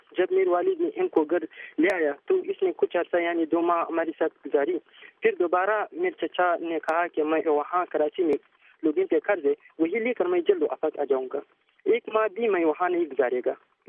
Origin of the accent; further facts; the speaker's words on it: Ziarat, Balochistan, Pakistan; اور میرے گھر صوبہ بلوچستان ڈسٹرکٹ زیارت میں ہے. میرا عمر جو ہے نا تقریباً 17 سال کے لگ بھگ ہے اور 19 جنوری میں پیدا ہوا ہے.